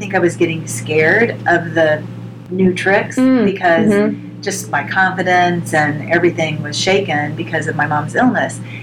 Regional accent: Indiana, United States; I went to Center Grove High School. Oh, okay. So, on the south side.

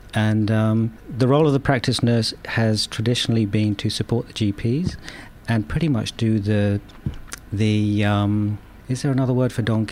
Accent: England, United Kingdom; born there; I was born in England and 48 years ago. And I shared a womb with someone else.

